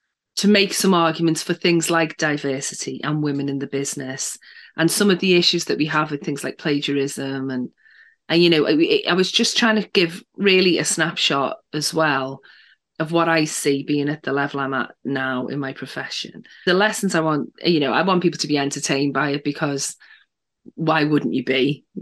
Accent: England, United Kingdom; Now, I do drink tea because I'm English

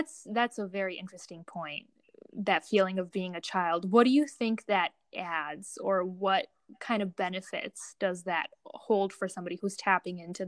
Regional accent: Romania; first language Romanian; English is a second language; So I spoke Romanian growing up. I was born in Romania.

